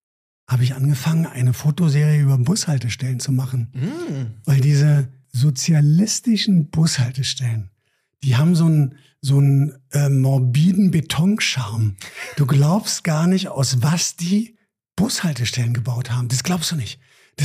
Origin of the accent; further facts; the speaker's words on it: Berlin, Germany; wir sind Städter. Wir kommen aus Berlin.